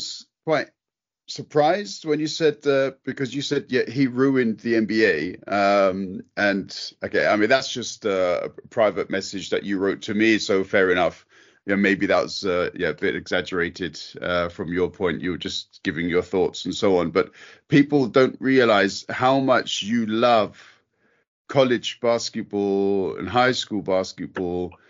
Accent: London, United Kingdom; I'm like British guy. I grew up in London, and I love basketball from the age of 8 or 9.

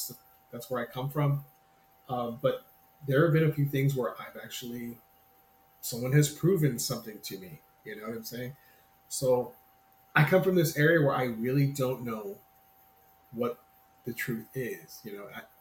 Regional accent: San Antonio, Texas, United States; Well, I'm from San Antonio, Texas, and … from down the rabbit hole.

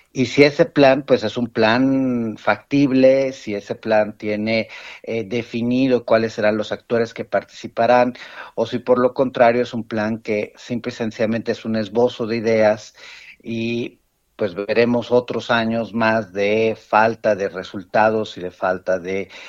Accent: Mexico; el gran perdedor somos los mexicanos.

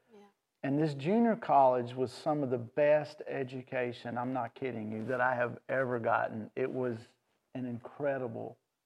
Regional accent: Birmingham, Alabama, United States; But I grew up in the suburbs of Birmingham, Alabama, and I graduated

